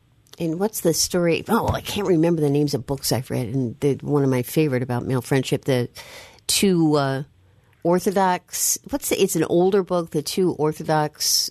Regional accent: Midwest, United States; because I'm a big fan of the Midwest and I grew up in the Midwest as well

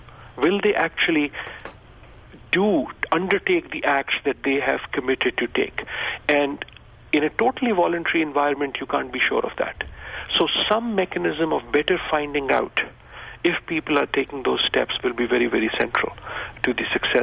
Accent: Pakistan; as you mentioned, I come from Pakistan.

